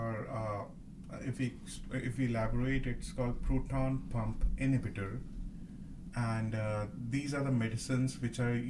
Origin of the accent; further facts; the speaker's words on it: New Delhi, Delhi, India; born there; So I was born in New Delhi, India.